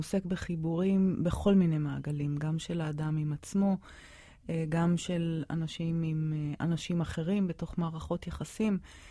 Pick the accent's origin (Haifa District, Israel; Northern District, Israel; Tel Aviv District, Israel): Haifa District, Israel; Haifa; also born or lived in San Jose, United States; סן הוזה, קליפורניה. עליתי קצת אחרי מלחמת ששת הימים, הייתי אז בת 8.5. המשפחה עלתה מציונות, ישבנו בחיפה. גדלתי בחיפה, סיימתי את הריאלי